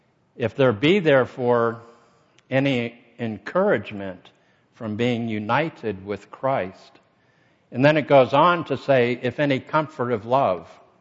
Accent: Northern Greece, Greece; He's from the South Greek, I'm from Northern Greek.

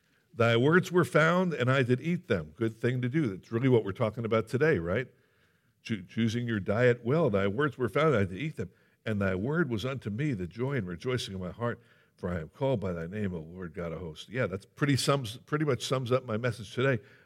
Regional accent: Ohio, United States; she told me she was from New Jersey, and I told her I was from Ohio. And she goes, "Do you like go to a church in Ohio?" And I said, "Yeah."

